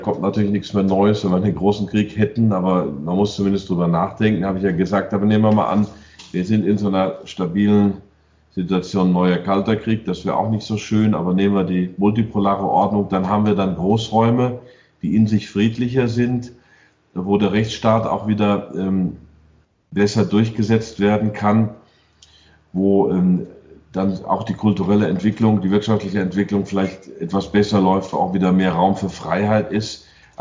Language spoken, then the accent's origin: German; United States; Ich war 10 Jahre dort. Ich bin Amerikaner.